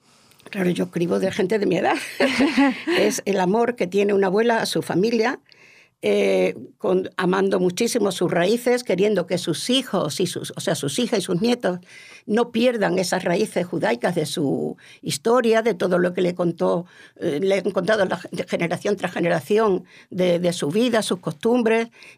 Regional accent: Córdoba, Andalusia, Spain; Yo soy cordobesa y los cordobeses somos amantes de las tres culturas.

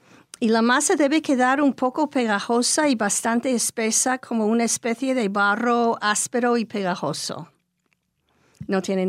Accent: United States; Spanish is a second language; En mi pueblo de Estados Unidos es muy típico

